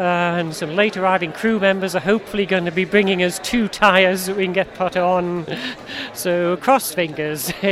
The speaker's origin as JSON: {"language": "English", "town": "Irvine", "region": "California", "country": "United States", "said": "from Irvine, California, back for, I hope, my sixth consecutive finish"}